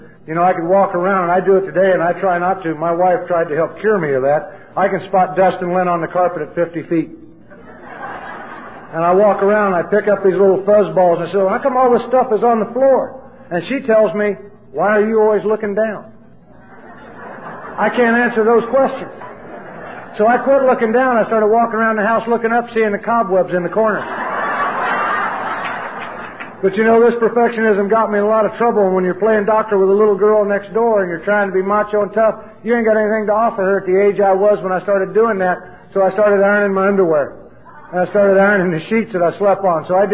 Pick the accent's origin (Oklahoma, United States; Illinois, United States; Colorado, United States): Illinois, United States; Danville; When I was growing up in Danville, Illinois, and I visualized and thought about what alcoholics looked like